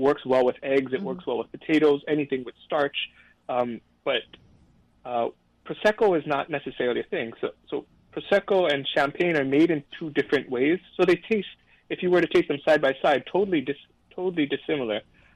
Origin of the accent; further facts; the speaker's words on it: Kauai, Hawaii, United States; I love Hawaii. Born and raised on Kauai.